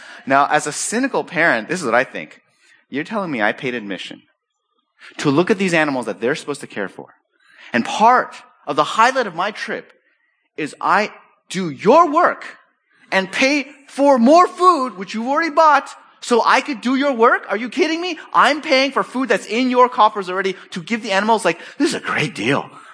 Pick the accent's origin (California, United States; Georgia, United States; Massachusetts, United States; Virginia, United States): California, United States; I grew up around Marineland or SeaWorld in California.